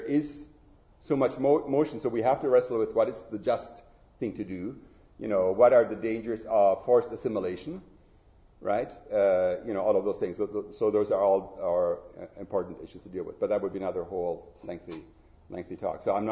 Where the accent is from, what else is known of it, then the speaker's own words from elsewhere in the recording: Riga, Latvia; now in Canada; in my hometown of Riga, in 1939, after October the 6th, we have to sign away our property, our citizenship. For that, we got moved into German-occupied Poland, right? And then as the Red Army advanced, then we made it further west, and then in 51, we made it over to Canada.